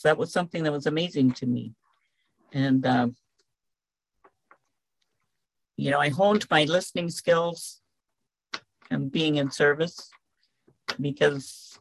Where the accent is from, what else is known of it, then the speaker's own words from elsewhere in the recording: Montana, United States; Good morning, everyone. I am from Montana.